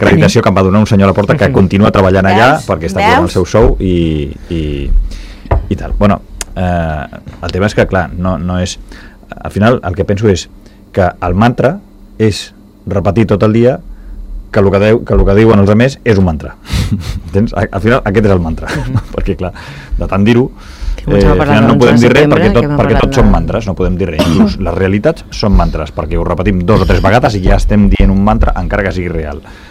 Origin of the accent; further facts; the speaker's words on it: Catalonia, Spain; perquè també som catalans